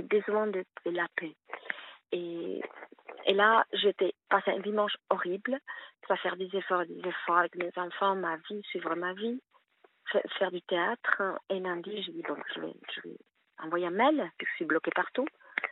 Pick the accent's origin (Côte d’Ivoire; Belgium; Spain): Spain; que je suis espagnole